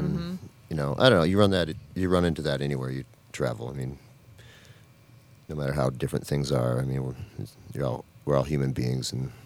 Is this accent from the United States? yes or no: yes; Minnesota, United States; Growing up in Northwest Minnesota, pretty rural and detached from the world.